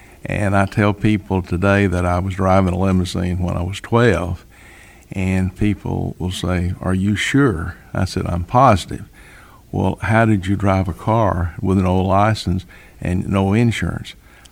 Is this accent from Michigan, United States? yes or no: no; Lafayette, Georgia, United States; And but I grew up in Lafayette, Georgia. My father worked at Wallace Funeral Home there.